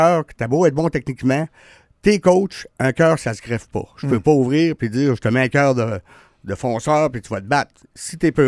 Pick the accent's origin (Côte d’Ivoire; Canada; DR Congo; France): Canada; Quebec; Moi, je viens de la Côte-Nord.